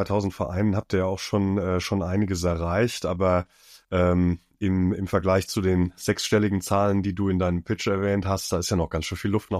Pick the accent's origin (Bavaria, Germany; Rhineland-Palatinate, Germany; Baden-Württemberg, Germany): Rhineland-Palatinate, Germany; Koblenz; Ich komme ja aus der Region Koblenz, das ist nicht so furchtbar weit von euch.